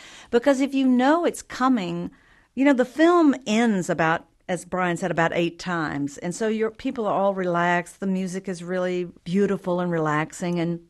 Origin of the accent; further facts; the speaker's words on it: the South, United States; in the majorette boots and jingle bells on our petticoats were an important part of a little girl growing up in the South.